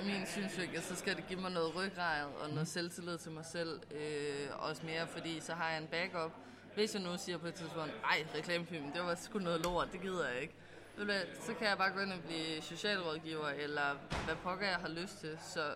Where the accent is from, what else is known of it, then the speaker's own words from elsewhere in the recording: Zealand, Denmark; jeg kommer fra Sjælland, så det er ikke lige nemt at komme hjem hver dag